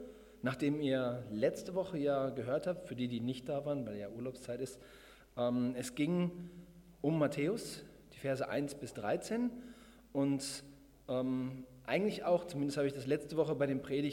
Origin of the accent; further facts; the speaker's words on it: Waiblingen, Baden-Württemberg, Germany; bin aus Waiblingen, wohne auch dort, jetzt schon seit 2 Jahren in Waiblingen